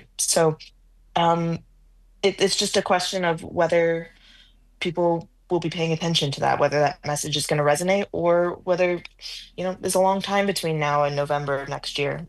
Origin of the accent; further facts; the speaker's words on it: Iowa, United States; Oh, hey, I'm from Iowa, so you know Midwesterners, we gotta stick together.